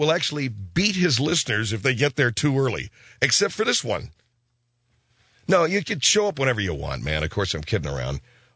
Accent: Arcadia, California, United States; I wouldn't ask you to travel anywhere were it not for me being in my little hometown of Arcadia, California.

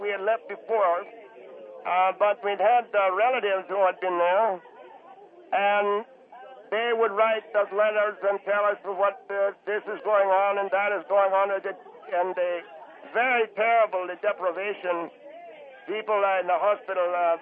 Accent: Greece; also born or lived in Cyprus; now in United States; No, I'm from Greece, but we left Cyprus, and we had moved to Cyprus, my father's business, long years ago, and resettled in the United States.

